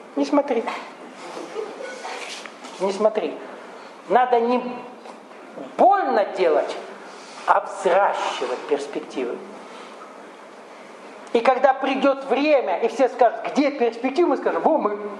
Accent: North Caucasus, Russia; Я сам вырос в Кавказской республике, где жил 3 нации базовых. Включая русскую. Совершенно разными видами языков.

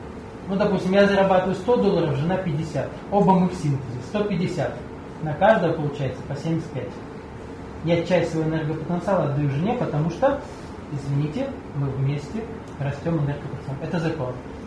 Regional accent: Russia; Я перевожу это в рубли, так как я россиянин.

